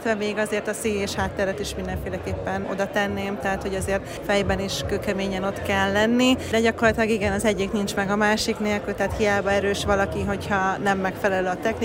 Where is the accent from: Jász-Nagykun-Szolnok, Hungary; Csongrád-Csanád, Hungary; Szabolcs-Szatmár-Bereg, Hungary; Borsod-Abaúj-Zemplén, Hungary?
Csongrád-Csanád, Hungary; Szeged; born there; viszont Szegeden élek, én ott is születtem